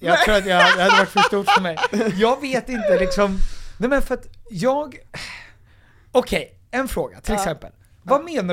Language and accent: Swedish; Stockholm, Stockholm County, Sweden; jag är också stockholmare